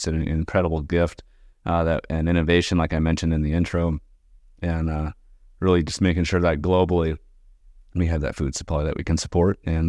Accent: New Mexico, United States; So they left Michigan and ended up in New Mexico. And that's my home state. However, where I'm from, it's about 7,000 feet elevation. So it's very dry.

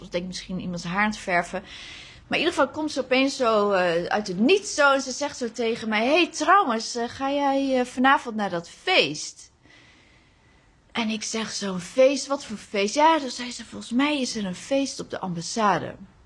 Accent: Netherlands; Waar kom je nou vandaan? Ik zeg, ja, ik kom uit Nederland.

